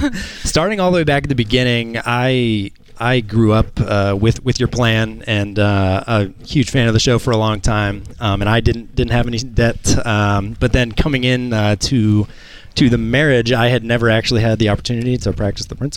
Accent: Fayetteville, North Carolina, United States; We're here from Fayetteville, North Carolina.

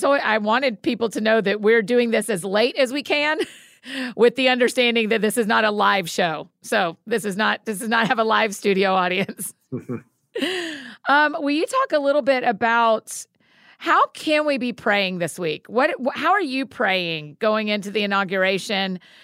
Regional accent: Atlanta, Georgia, United States; So I grew up in Atlanta. I'm a Falcons girl

